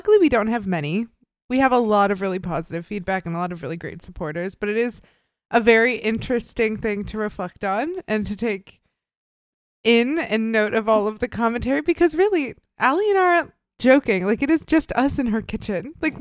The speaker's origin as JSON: {"language": "English", "region": "Midwest", "country": "United States", "said": "And I'm like, listen, babe, I'm from the Midwest."}